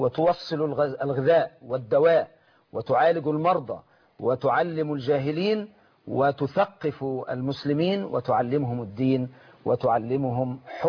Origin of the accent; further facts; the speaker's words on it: Egypt; ونحن كمصريين